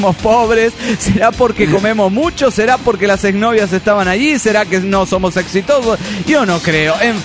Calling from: Ferrara, Emilia-Romagna, Italy; de Ferrara, Italia.

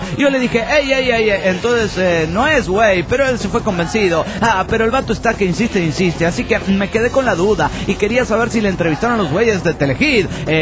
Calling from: Tijuana, Baja California, Mexico; de Tijuana.

